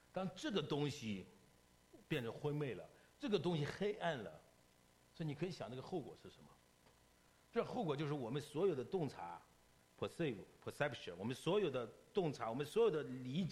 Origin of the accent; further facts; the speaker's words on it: China; 我们从大陆来的弟兄姐妹